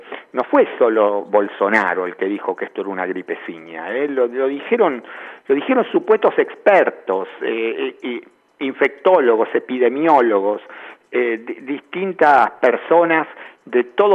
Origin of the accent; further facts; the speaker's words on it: Argentina; la verdad es que somos todos argentinos y somos todos muy parecidos